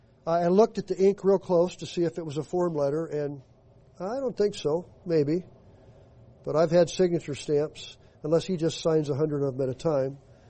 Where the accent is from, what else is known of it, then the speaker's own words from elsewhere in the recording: Nebraska, United States; I grew up in Nebraska. I've sifted wheat. I've worked with other grains and sifted the chaff back and forth.